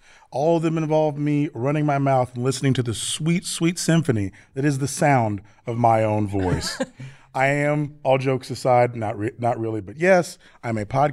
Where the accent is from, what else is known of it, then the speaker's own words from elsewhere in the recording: the South, United States; accent: Southern; now in Midwest, United States; Being a Southern man, knowing that I'm in the Midwest / the North, I am repressing my Southern accent so I can sound the least bit cultured.